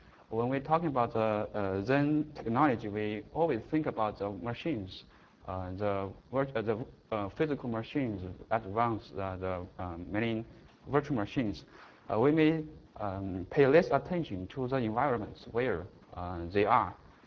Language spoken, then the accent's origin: English; China; English is a second language; I come from China, and English is not my native language.